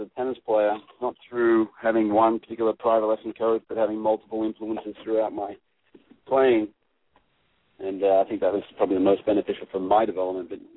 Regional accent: Australia; moved away as an adult; now in United States; I'm from Australia. Grew up in Australia. Played competitively out there.

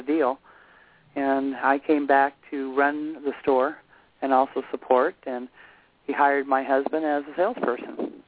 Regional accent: California, United States; moved away; I'm not born here. I'm from California originally. But we've been here now almost 25 years, so they say I can call myself a resident.

